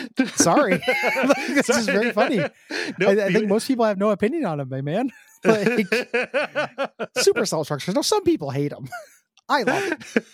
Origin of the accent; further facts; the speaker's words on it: Tornado Alley, United States; I grew up in Tornado Alley.